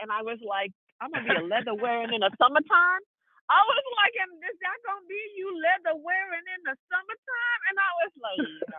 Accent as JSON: {"language": "English", "town": "Seattle", "region": "Washington", "country": "United States", "tie": "born or raised there", "said": "just know that I'm in my hometown of Seattle, Washington, y'all. It's always felt good to have a home."}